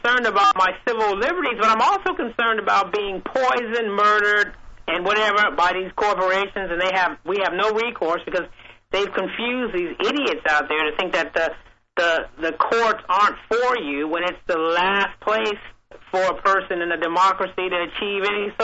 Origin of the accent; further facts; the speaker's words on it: California, United States; But let me tell you, because I'm from California, I just have a quick memory of her when Moscone